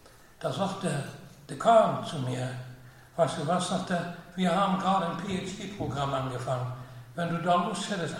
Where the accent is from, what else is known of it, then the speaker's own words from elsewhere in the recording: Germany; Wie ihr wisst, bin ich groß geworden in Deutschland